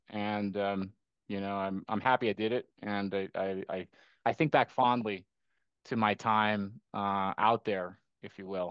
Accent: Costa Rica; I grew up in Costa Rica, so I have a little bit of international flavor to me.

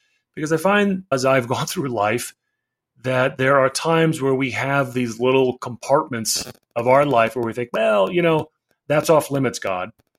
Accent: Ridgewood, New Jersey, United States; Very much so. Youngest of five boys, my parents still together, 90 and 88. They love the Lord. So I grew up in a Christian home.

